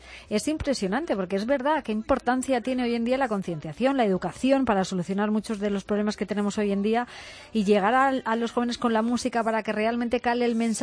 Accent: Castilla-La Mancha, Spain; Como buena manchega.

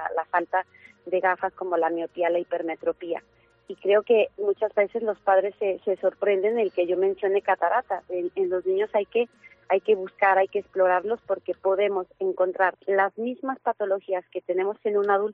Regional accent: Mexico; moved away as an adult; now in Spain; soy mexicana y vivo en España desde hace 15 años y ejerzo como oftalmóloga en los últimos 10.

